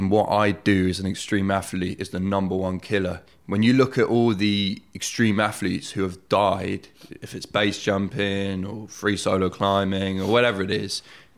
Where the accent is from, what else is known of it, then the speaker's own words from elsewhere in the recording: Oxford, South East England, United Kingdom; So born and bred in Oxford, and as a kid, always curious about fear.